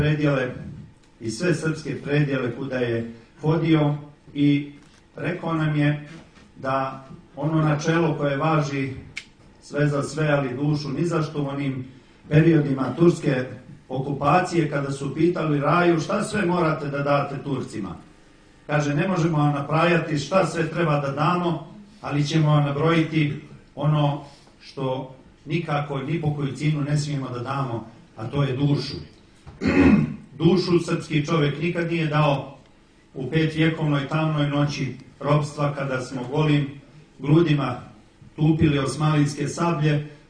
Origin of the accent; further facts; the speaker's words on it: Montenegro; ja ću vam kao Srbin iz Crne Gore